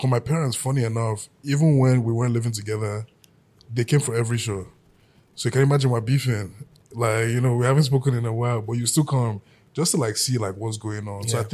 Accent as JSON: {"language": "English", "country": "Nigeria", "said": "You can send as much money you can through PayPal as a Nigerian, but you can't receive a single dollar."}